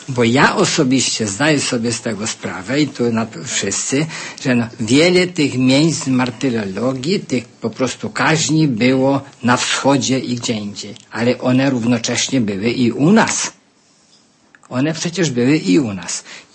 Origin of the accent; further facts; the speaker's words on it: Turza, Subcarpathian Voivodeship, Poland; byli po prostu pędzeni ci akowcy z Elw u nas w Turzy. 20-25 kilometrów od Rzeszowa jest miejscowość Sokołów, Turza, Nienadówka.